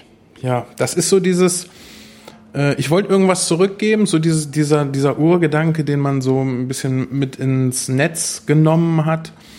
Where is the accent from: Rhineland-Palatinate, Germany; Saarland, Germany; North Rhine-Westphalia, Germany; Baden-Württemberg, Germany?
North Rhine-Westphalia, Germany; Espelkamp; born there; now in Minden, Germany; ich komme, gebürtig bin ich aus Espekamp, eine sehr schöne kleine Stadt, bin dann in der Nähe von Minden jetzt beheimatet, in den beschaulichen Roten Uffeln